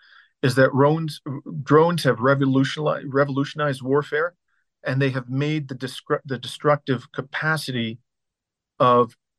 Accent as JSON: {"language": "English", "country": "Canada", "accent": "North American", "said": "look, I come from Canada, but I'm Greek. And I spent half the year in Greece."}